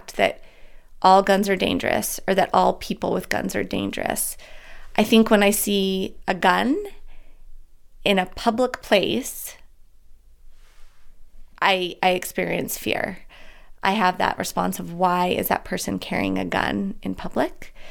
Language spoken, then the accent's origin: English; Idaho, United States; also born or lived in Hailey / Dietrich; Idahoan. I've grown up in Idaho for most of my life. I've lived in lots of rural parts of the state. So I was born in Haley, Idaho, lived in Dietrich, Idaho.